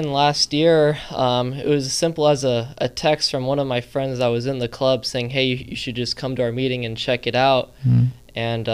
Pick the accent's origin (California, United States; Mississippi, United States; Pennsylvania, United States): California, United States; Visalia; Yeah, I'm from Visalia. My whole family's from Visalia.